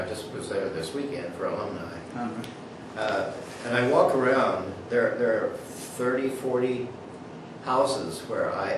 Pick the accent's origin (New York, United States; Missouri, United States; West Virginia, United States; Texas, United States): West Virginia, United States; Middleburn; born there; I was born in Middleburn, West Virginia, on February 18, 1928.